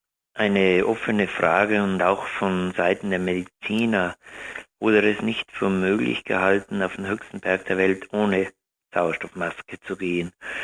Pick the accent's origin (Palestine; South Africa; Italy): Italy; South Tyrol; Dann war ich den ganzen Sommer hauptsächlich in meiner Heimat in Südtirol unterwegs, in den Dolomiten.